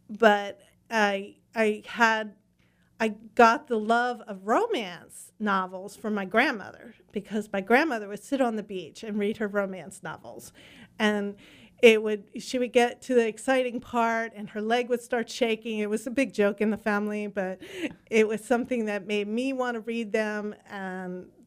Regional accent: Philadelphia, Pennsylvania, United States; it came from the fact that I'm from Philadelphia, and I just really love the Revolutionary War era

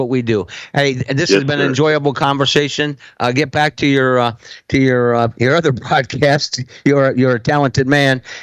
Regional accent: Iowa, United States; Bob, I'm from Iowa, and Bob Feller and I were close.

